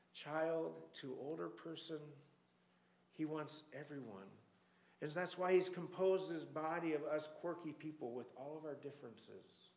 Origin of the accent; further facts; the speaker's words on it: United States; That sounds kind of funny to say because I'm an American.